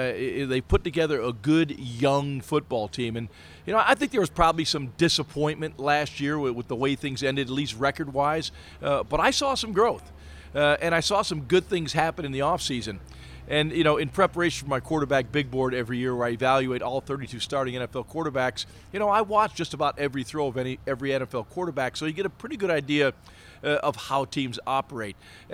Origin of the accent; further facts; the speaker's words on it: Lackawanna, New York, United States; And I could think back to my formative years of growing up in Lackawanna and going out to Hamburg when the Buffalo Bills used to have their practice.